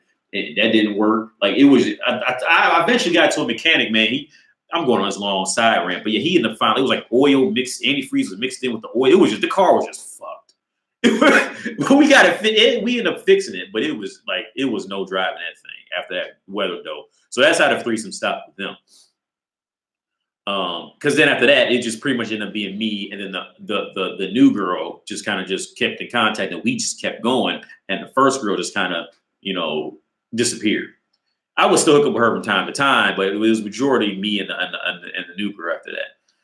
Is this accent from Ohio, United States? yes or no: yes; Cincinnati, Ohio, United States; also born or lived in Dayton; I'm from Cincinnati, but I graduated college in Dayton, Ohio from like three different colleges.